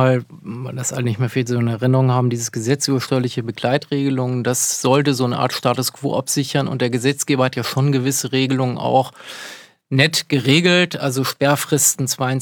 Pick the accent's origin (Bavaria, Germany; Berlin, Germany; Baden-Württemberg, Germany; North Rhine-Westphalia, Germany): Baden-Württemberg, Germany; born there; Ich bin gebürtiger Badenser